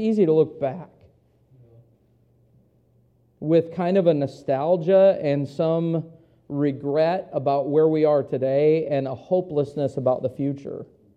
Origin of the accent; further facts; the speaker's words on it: United States; It's true of me as an American, as I look back even at the nation that I grew up in compared to what we have today.